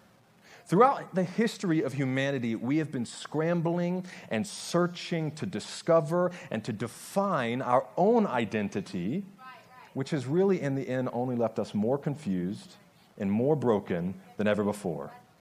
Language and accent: English; United States; You could see that I live in Georgia. I'm an American.